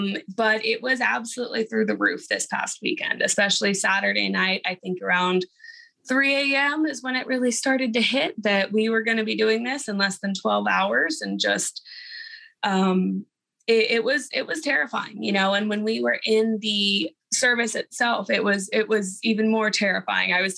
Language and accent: English; Houston, Texas, United States; also born or lived in Austin; I am 21 years old. I'm from Austin, Texas, born and raised in Houston.